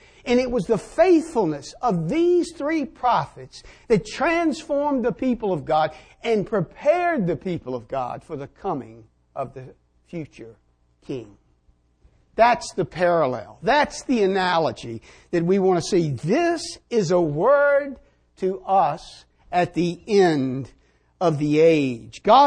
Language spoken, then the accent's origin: English; Southern United States, United States; If you don't understand my diction, being a Southerner